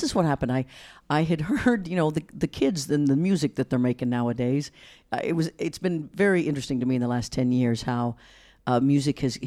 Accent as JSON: {"language": "English", "town": "Leavenworth", "region": "Kansas", "country": "United States", "tie": "born or raised there", "said": "I grew up in Leavenworth, Kansas, far away from Los Angeles. But I grew up there. It's a small town."}